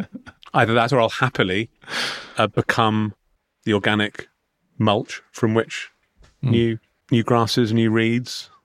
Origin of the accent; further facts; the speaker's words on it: London, United Kingdom; I'm a Londoner, so I'm thinking fast